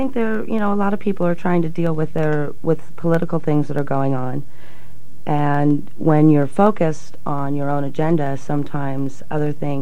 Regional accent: Los Angeles, California, United States; Henry Cowell, yeah. I'm originally from Los Angeles.

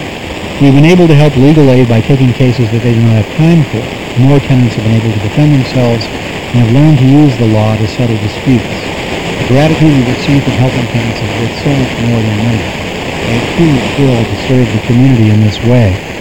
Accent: Salinas, California, United States; I grew up in Salinas, and my father told me about the greed of real estate people here since I was a child.

